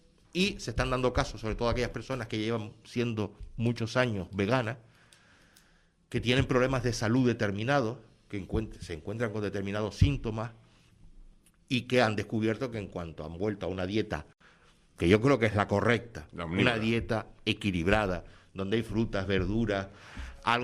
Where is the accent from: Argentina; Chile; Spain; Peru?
Spain; los españoles también somos los europeos que más carne consumimos.